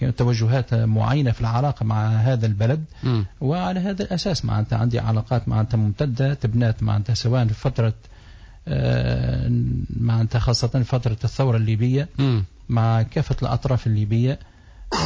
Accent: Tunisia; لأنه احنا توا نجيب بعض الإدارات عندنا في تونس

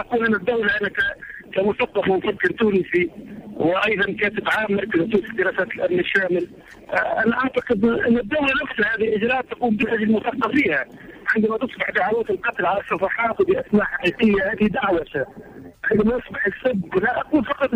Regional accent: Baghdad, Baghdad Governorate, Iraq; now in Tunisia; وأنا طبعا من بغداد فبغداد فيها الكثير من الجمال

